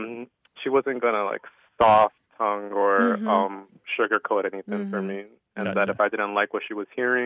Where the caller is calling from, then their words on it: La Crosse, Wisconsin, United States; I'm calling from La Crosse, Wisconsin.